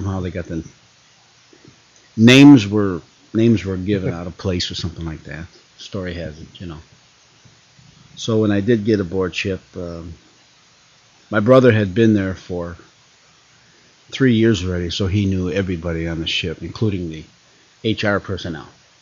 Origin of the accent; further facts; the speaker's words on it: Bellwood, Illinois, United States; also born or lived in Westlake; And then I was born in Westlake. My brothers and sisters were all also born in Melrose Park in Westlake. And eventually we moved to Bellwood. Went to school in Bellwood and grammar school